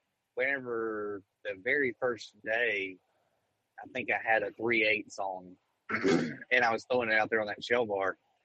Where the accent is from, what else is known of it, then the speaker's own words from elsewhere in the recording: Alabama, United States; I grew up on the Coosa River. Like, I've fished grass. I love Gunnersville, you know, stuff like that.